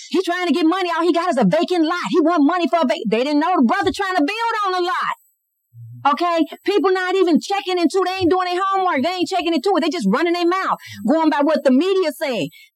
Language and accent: English; St. Louis, Missouri, United States; I grew up in North St. Louis, as I stated. We never seen that money come there, ever, ever.